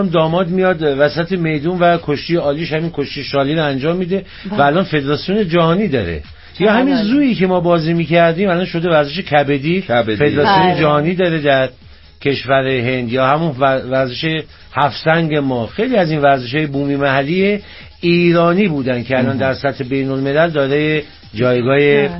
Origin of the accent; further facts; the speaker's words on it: northern Iran, Iran; از اونجایی که من خودم هم شمالی هستم